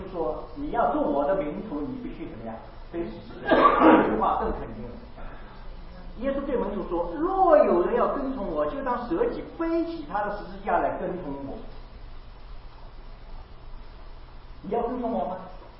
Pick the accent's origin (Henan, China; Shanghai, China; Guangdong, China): Shanghai, China; accent: Shanghainese; 你是上海人是不是？我说是，我上海口音是不是很重？他说对啊，你一开口就知道你是上海人。